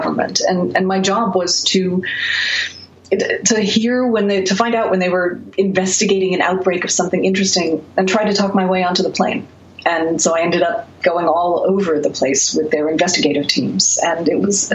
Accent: England, United Kingdom; accent: English; I think my accent, though, is the England of the 70s. So it's probably not an English accent now.

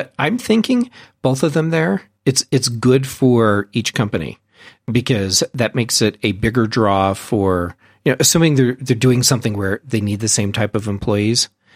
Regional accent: Missouri, United States; I'm from Missouri originally.

